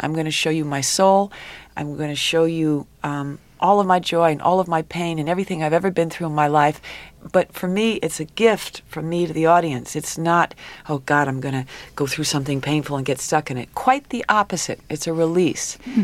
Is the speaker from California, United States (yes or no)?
no; New York, United States; I've had a couple of experiences at knife point and gunpoint just from being a New Yorker, you know.